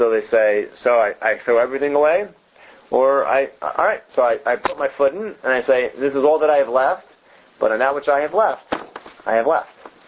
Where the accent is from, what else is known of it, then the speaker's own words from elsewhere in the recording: Cincinnati, Ohio, United States; So I grew up in Cincinnati until I was about 7.